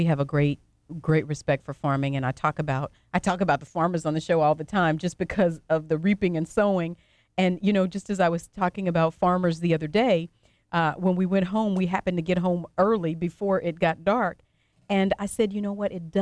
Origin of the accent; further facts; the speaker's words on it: Louisiana, United States; because we grew up in Avoyelles Parish